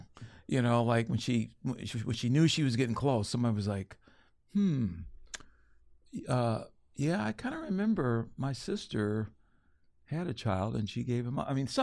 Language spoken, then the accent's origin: English; Cleveland, Ohio, United States; growing up in Cleveland, Ohio.